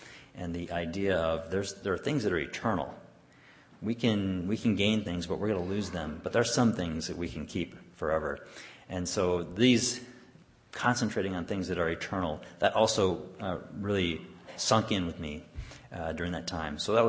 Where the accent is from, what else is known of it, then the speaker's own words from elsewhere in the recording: Flint, Michigan, United States; as we came back to our home church where I grew up in Flint